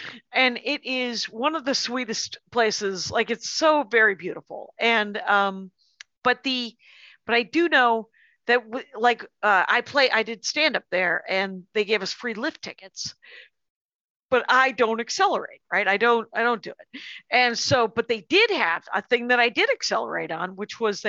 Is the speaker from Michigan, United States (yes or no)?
no; Wisconsin, United States; because I'm from Wisconsin